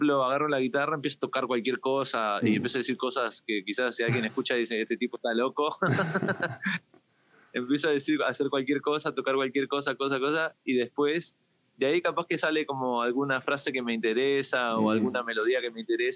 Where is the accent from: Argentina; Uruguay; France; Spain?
Uruguay; uruguayo, yo soy uruguayo